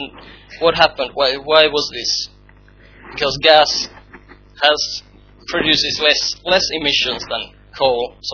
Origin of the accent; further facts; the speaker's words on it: Finland; English is a second language; now in United Kingdom; I come from Finland